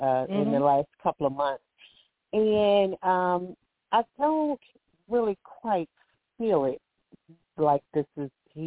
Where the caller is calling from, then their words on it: Alabama, United States; I'm calling from Alabama.